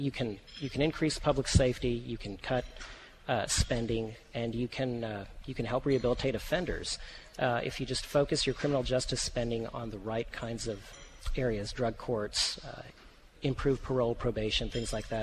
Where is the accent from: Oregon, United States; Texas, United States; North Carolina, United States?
Texas, United States; Fort Worth; Well, I'm a Texan. I'm from Fort Worth.